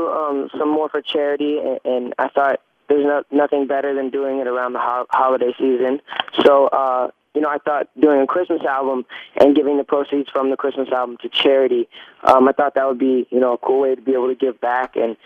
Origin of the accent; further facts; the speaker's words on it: Stratford, Ontario, Canada; I grew up in Stratford, Ontario, but, like, Toronto seems like home when I'm back here.